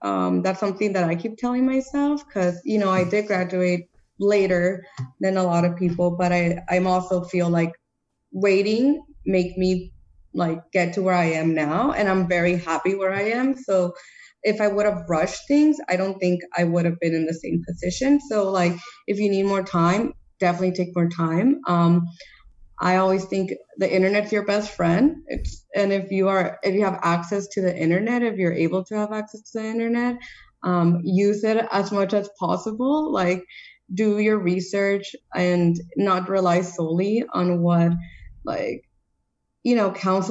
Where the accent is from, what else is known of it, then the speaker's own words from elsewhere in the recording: Calexico, California, United States; I'm from Calexico, it's in the border